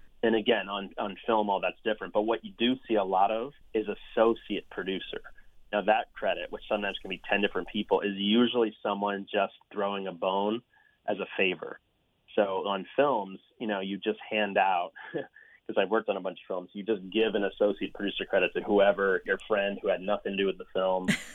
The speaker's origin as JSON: {"language": "English", "town": "Guilford", "region": "Connecticut", "country": "United States", "tie": "born or raised there", "said": "I mean, I grew up in Guilford, Connecticut, in a log cabin, and all we had access to was local shows."}